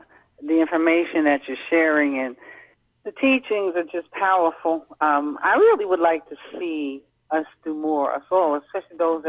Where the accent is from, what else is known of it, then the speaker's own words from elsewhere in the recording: Brooklyn, New York, United States; when I was growing up in Brooklyn, black folk and Puerto Ricans were